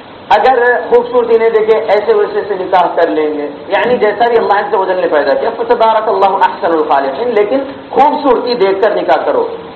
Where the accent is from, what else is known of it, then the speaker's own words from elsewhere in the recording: Hyderabad, Telangana, India; میں شہر حیدرآباد سے ہوں, حیدرآباد میں بھی ہو رہا ہے